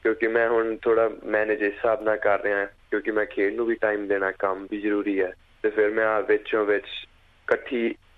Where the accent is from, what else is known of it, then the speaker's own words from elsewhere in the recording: Ludhiana, Punjab, India; now in New Zealand; ਮੈਂ ਪੰਜਾਬ ਤੋਂ ਜੀ ਲੁਧਿਆਣੇ ਤੋਂ ਹਾਂ ਜੀ ਤੇ ਸਾਡੀ ਫੈਮਿਲੀ ਮੂਵ ਹੋਈ ਸੀ ਬੈਕ ਇਨ 2014